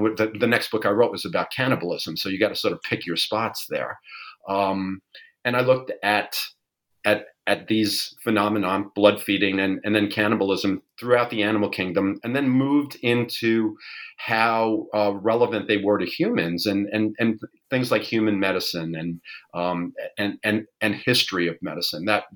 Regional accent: New York, United States; I am born and raised in New York.

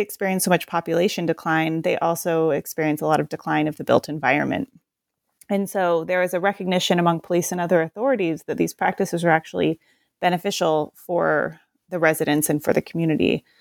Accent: Portland, Oregon, United States; since I'm from the Portland area, it was always on my mind about how these cities are very different.

